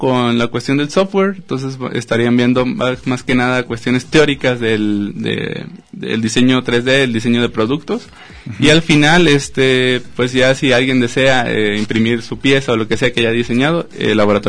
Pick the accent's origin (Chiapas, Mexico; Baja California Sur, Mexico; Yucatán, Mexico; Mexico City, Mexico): Baja California Sur, Mexico; Los Cabos; now in Guadalajara, Mexico; Yo soy de Los Cabos.